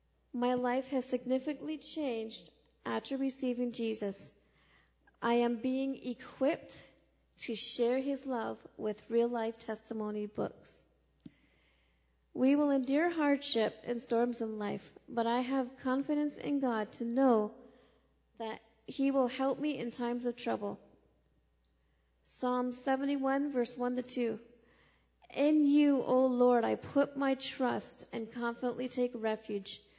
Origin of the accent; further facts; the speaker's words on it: Brantford, Ontario, Canada; I grew up on Brantford, Ontario Reserve, with two sisters and two brothers in a dysfunctional home.